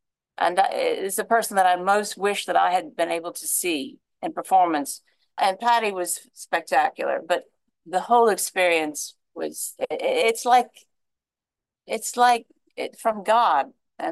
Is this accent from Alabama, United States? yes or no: yes; Birmingham, Alabama, United States; I grew up in Alabama, Birmingham, even though my parents are from upstate New York.